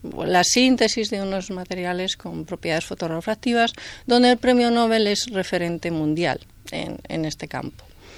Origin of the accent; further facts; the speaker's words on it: Castile and León, Spain; now in Elche, Spain; yo llevo aquí en Elche, no soy de Elche, soy segoviana, pero ya me siento de Elche, sí.